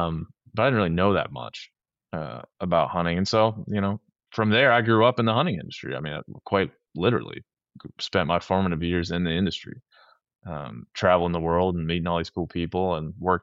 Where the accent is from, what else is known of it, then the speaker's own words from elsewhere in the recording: East Coast, United States; I'm kind of, I'm from the East Coast, so I don't really, agree with much.